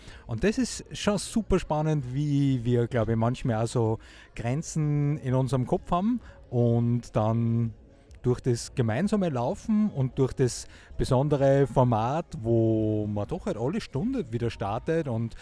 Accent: Steyr, Upper Austria, Austria; der WSV Trattenbach, das ist ja meine Heimatregion da, Nationalparkregion Steyr und Umgebung

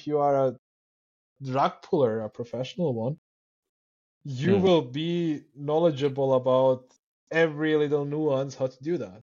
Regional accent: Croatia; English is a second language; let's say Croatia, like we are a super small country, I'm basically from Croatia living here.

